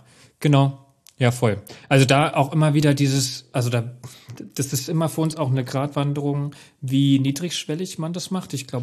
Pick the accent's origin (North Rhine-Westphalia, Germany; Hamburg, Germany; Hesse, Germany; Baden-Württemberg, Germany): Hesse, Germany; aber ich bin Hesse, ich darf das.